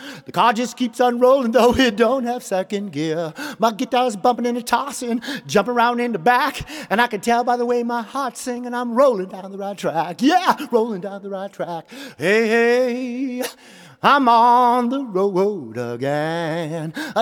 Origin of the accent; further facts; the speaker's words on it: Oakland, California, United States; born there; Hey, here's a tune about the state in which I was born. My home state, which is California. I'm Oakland born.